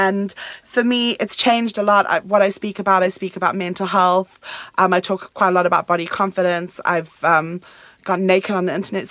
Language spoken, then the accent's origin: English; South Africa; now in United Kingdom; For me, I moved over here from South Africa about 10 years ago